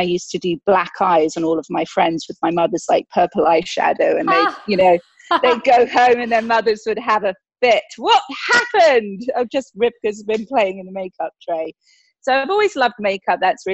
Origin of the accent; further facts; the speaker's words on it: England, United Kingdom; I grew up in England. I was born in a small village in the country, very theatrical family.